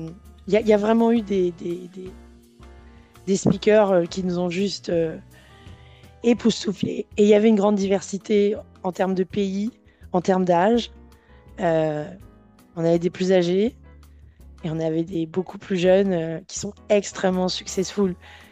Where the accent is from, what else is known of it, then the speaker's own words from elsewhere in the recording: Gabon; Moi, je viens du Gabon